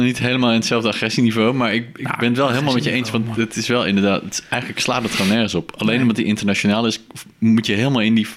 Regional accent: Drenthe, Netherlands; Hallo, ik kom uit Drenthe.

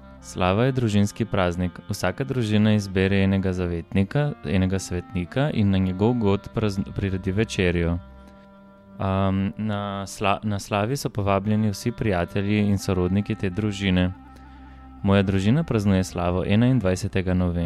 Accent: Skopje, North Macedonia; Slovenian is a second language; now in Slovenia; in prihajam iz Skopja iz Makedonije. V Sloveniji sem že 10 let.

